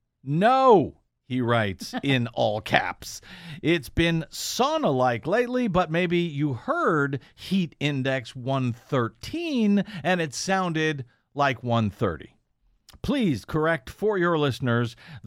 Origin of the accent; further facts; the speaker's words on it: St. Louis, Missouri, United States; which also caught my eye when I saw it because, of course, I'm from St. Louis originally, so it really stood out.